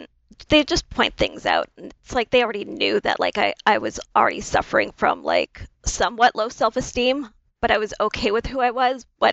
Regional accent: Ontario, Canada; In Ontario, Canada. I was a kid that was bullied a lot as a kid, but I think it was just because I was so different. Like I was biracial

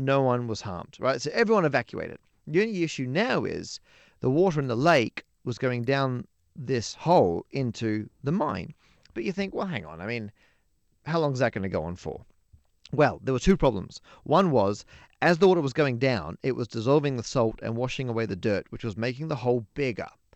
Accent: Australia; moved away as an adult; also born or lived in London; now in United Kingdom; So I'm originally from Australia and I taught out there for a year. And then I moved to the UK and I taught in London for a couple of years.

